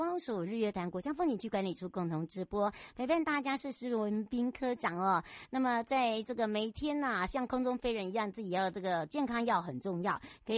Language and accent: Chinese; Hualien County, Taiwan; 来到了我的故乡花东纵谷